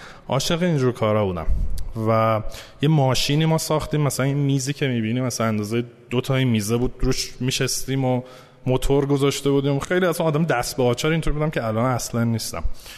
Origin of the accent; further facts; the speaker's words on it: Tehran, Tehran Province, Iran; من متولد اسفند 60 تهران و مثل خودت خب مدرسه در راهنمایی دبیرستان علامه حلی بودم.